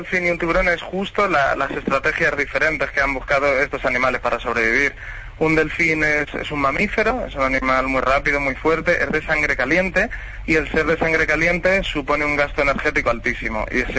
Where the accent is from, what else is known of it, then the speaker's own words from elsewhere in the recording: Madrid, Community of Madrid, Spain; Sí, soy de Madrid.